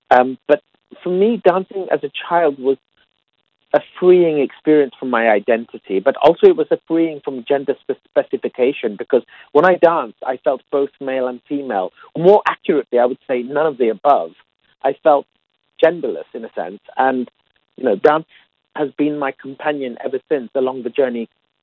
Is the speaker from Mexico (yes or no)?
no; London, United Kingdom; I grew up in South London, but my people, if you like, my parents' people, Bangladeshis, there were a lot of them, you know, who came out of East London.